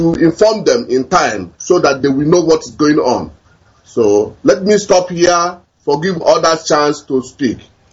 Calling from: Bilbao, Basque Country, Spain; Yeah, I'm calling from Bilbao.

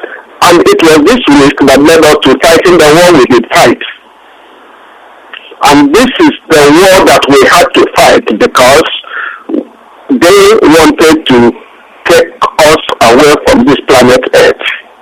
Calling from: Toronto, Ontario, Canada; I'm calling from Toronto here in Canada.

